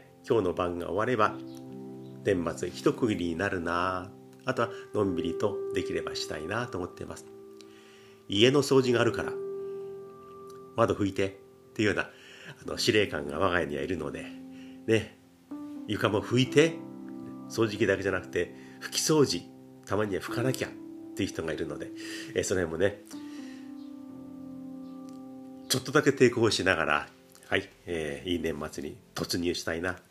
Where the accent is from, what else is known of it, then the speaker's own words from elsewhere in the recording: Kanagawa, Japan; 私は神奈川県生まれ、神奈川県育ちですね。だから横浜の近くに住んでいて、まあ今の住所は横浜市なんですけれども、文化圏というか、場所の説明するときには鎌倉にすごく近い方の横浜っていうふうに、